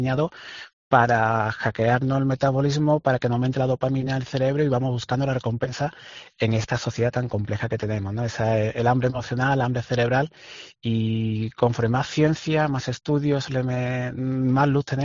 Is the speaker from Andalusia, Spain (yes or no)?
yes; Andalusia, Spain; Yo vengo de un pueblo de Cádiz